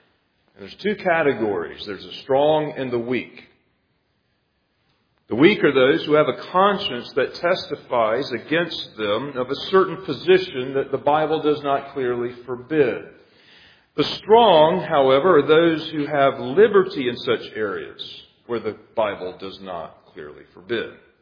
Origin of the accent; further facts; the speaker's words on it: United States; It's not a slam on Americans. I'm very thankful I'm an American